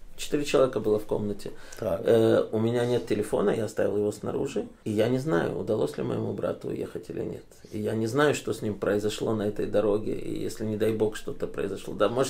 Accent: Kharkiv, Kharkiv Oblast, Ukraine; Я вырос в Харькове, это был мой родной город.

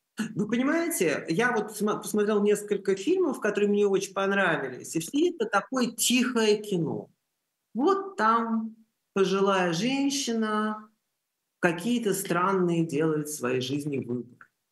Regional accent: Russia; Я из России

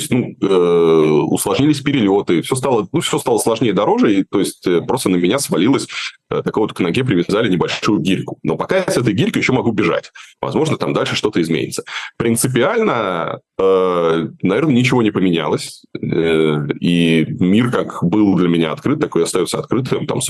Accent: Moscow, Russia; я вырос в Тушино, я вырос в Северном Тушино. У меня там живут родители

